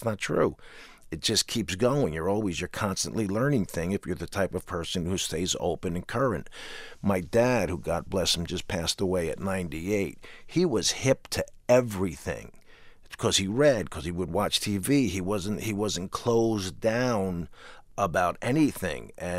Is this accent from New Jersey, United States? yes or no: yes; New Jersey, United States; I'm a jock from New Jersey.